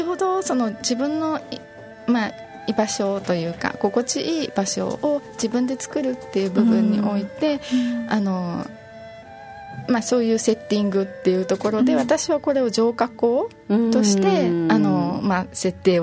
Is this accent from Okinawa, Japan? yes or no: yes; Okinawa, Japan; お香文化の沖縄で育ったので、